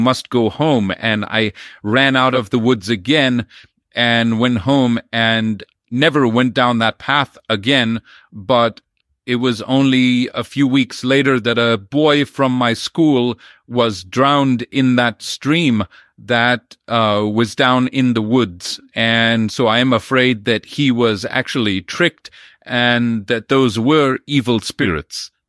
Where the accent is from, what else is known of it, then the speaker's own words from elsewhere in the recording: India; When I was a boy growing up in India, I used to travel a dirt road from the schoolhouse to my village